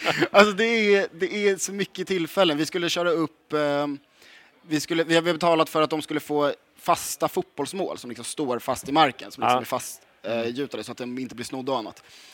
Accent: Sweden; Jag är ändå svensk.

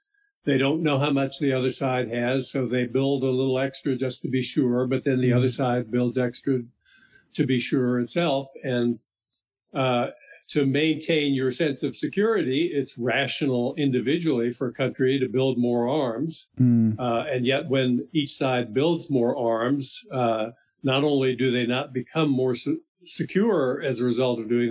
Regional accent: Miami, Florida, United States; You know, I grew up in Miami, Florida.

